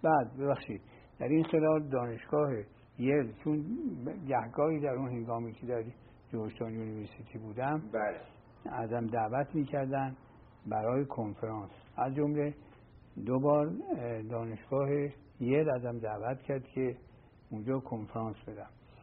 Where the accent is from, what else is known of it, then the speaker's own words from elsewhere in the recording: Iran; moved away as an adult; also born or lived in Oxford; now in London, United Kingdom; بدون سر و صدا ما آمدیم به آکسفورد